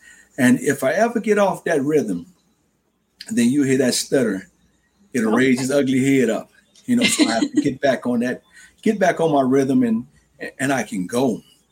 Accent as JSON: {"language": "English", "town": "Chicago", "region": "Illinois", "country": "United States", "tie": "born or raised there", "said": "I was born in Chicago, Illinois."}